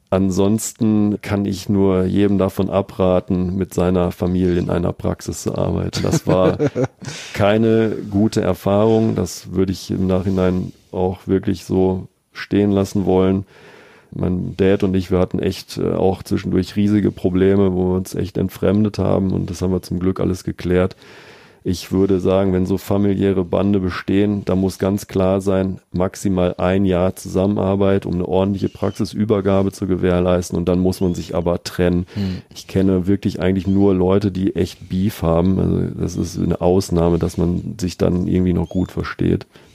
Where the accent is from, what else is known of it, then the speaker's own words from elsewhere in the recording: Bielefeld, North Rhine-Westphalia, Germany; nahe meiner Heimatstadt Bielefeld